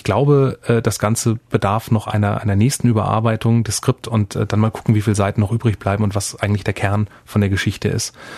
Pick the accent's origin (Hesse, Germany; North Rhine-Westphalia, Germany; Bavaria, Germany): Hesse, Germany; Also ich bin in der Nähe von Darmstadt groß geworden